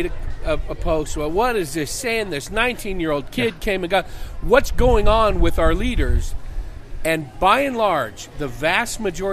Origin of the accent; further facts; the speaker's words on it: California, United States; I also, like I said, from California